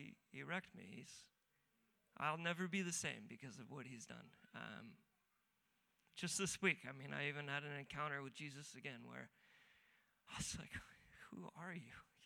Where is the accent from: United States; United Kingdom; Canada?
United States; San Clemente, California; I'm from California, so Southern California specifically, a little city. Some of you guys have been there. It's called San Clemente.